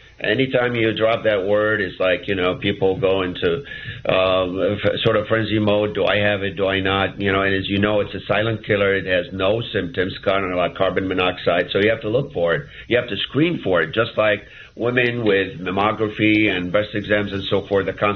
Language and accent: English; Chicago, Illinois, United States; came back to Chicago, my hometown, where my family and church and all the relatives mostly were here